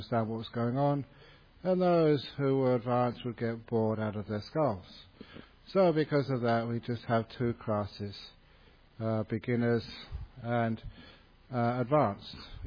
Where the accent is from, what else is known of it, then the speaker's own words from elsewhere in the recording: England, United Kingdom; which is a very, almost makes me angry, being an English monk.